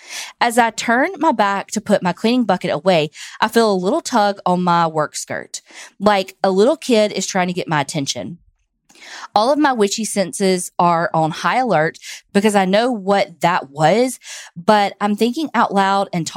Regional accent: Kauana, Hawaii, United States; now in Henderson, United States; Kauana, Hawaii is my hometown, but now my family and I are now living in Henderson, Nevada.

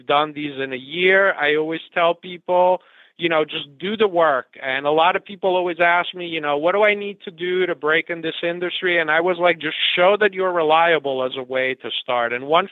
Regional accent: Padua, Veneto, Italy; I've been following Serie A since the mid-80s. I grew up in Padova.

